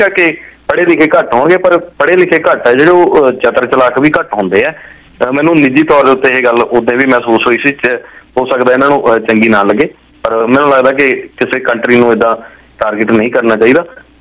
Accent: Punjab, India; ਕਈ ਵਾਰੀ ਅਸੀਂ ਵੀ ਅਸੀਂ ਪੰਜਾਬੀ ਹਾਂ

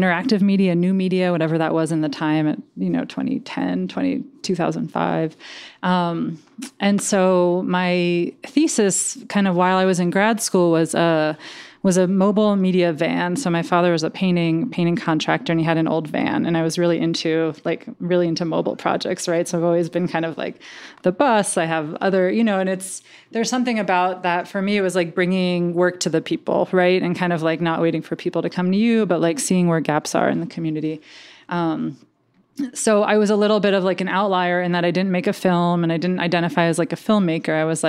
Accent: Allentown, Pennsylvania, United States; also born or lived in Berkeley, United States; I come from Allentown, a small northeastern town.

